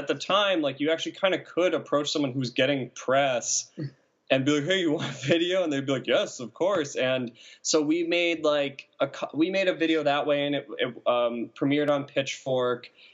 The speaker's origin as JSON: {"language": "English", "region": "Massachusetts", "country": "United States", "tie": "born or raised there", "said": "we grew up in Massachusetts. And so we were both living at home like the year after college."}